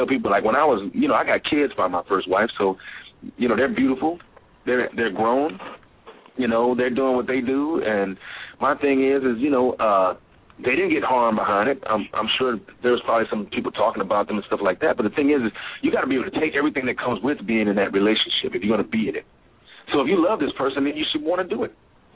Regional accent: Kansas City, Missouri, United States; I grew up in a time in the 60s and 70s. And, you know, I grew up in Kansas City, so it was a little different for me.

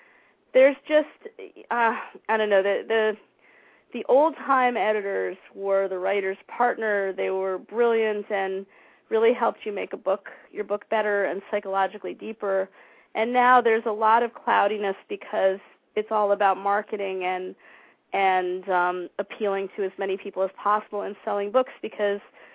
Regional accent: New York City, New York, United States; I grew up in New York. I grew up on the Upper West Side and on McDougal Street and at the end of my childhood in Tribeca before there was a supermarket. And, I'm a New York City kid.

